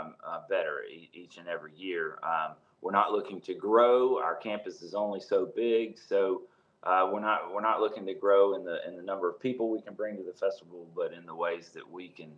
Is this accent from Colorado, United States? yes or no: no; Charlotte, North Carolina, United States; No, man, I'm from Charlotte. I grew up, I went to West Charlotte High School and grew up down there, and lived in the mountains for a long time after I left there